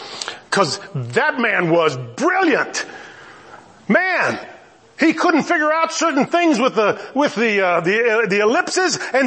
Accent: United States; Now I know we're very American-centric. We're the greatest nation on earth.

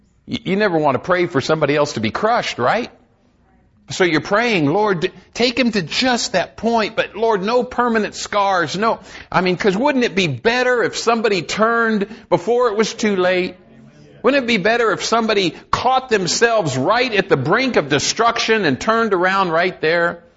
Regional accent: Arizona, United States; And I'm from Arizona. We don't have possums in Arizona.

